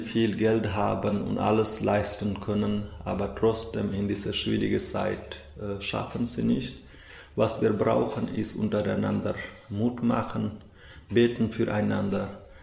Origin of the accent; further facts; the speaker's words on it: Chhattisgarh, India; first language Hindi; German is a second language; now in Bremen, Germany; Ich komme aus Mittelostindien. Das Bundesland heißt so Chhattisgarh. Und ungefähr 30 Millionen Einwohner sind.